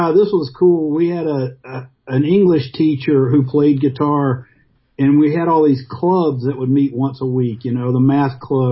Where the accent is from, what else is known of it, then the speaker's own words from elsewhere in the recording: Jackson, Mississippi, United States; where I grew up in Jackson, Mississippi, you know, obviously nobody was playing original music